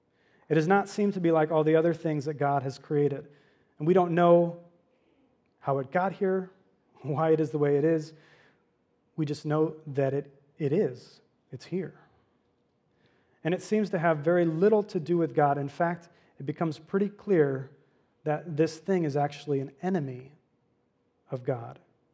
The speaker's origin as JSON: {"language": "English", "town": "Miami", "region": "Florida", "country": "United States", "tie": "born or raised there", "said": "So for me, growing up in Miami, my early years, life was just full of goodness."}